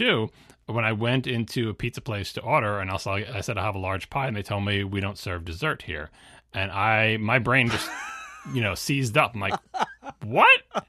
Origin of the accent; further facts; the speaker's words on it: Long Island, New York, United States; I grew up on Long Island and I didn't really go anywhere except for we went into New England to ski on winter vacations.